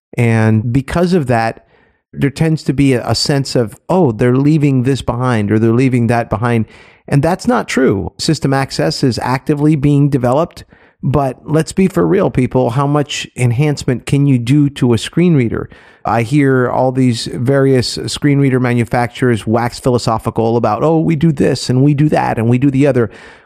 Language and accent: English; Miami, Florida, United States; It's from my hometown down in Miami.